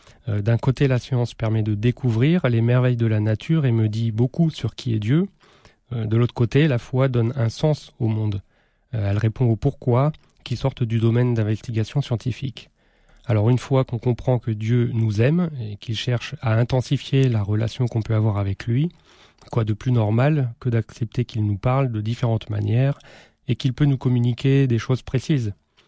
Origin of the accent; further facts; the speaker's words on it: Angers, Pays de la Loire, France; moved away as an adult; now in Montpellier, France; j'habite à Montpellier, mais je viens d'Angers où j'ai passé plus de 20 ans. Et où j'ai toujours des attaches très fortes. J'ai quitté l'Anjou il y a 17 ans pour poursuivre mes études débutées ici à l'Université des Sciences d'Angers.